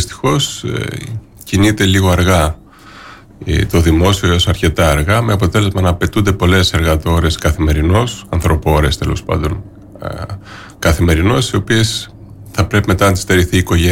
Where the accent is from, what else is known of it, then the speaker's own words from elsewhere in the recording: Crete, Greece; Και πάλι είμαστε τυχεροί, ιδίως εμείς εδώ στην Κρήτη, αλλά γενικότερα είμαστε τυχεροί ως Έλληνες.